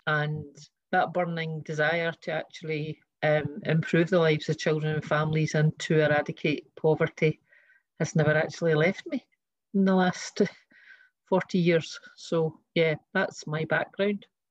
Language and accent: English; Scotland, United Kingdom; I was brought up in West Lothian in a wee mining village.